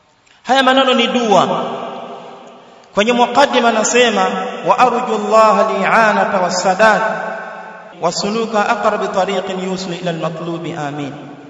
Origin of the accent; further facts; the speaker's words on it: Singida, Tanzania; kwetu ni Singida. Kwa hiyo karibuni sana Singida.